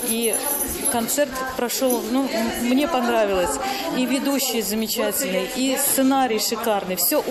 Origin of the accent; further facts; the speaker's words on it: Ulyanovsk, Ulyanovsk Oblast, Russia; я из Ульяновска.